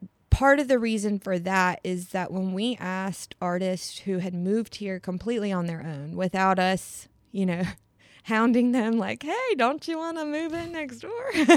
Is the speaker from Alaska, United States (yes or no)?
no; South Carolina, United States; I grew up in Florence County, and so I know how much it lacks cultural experiences.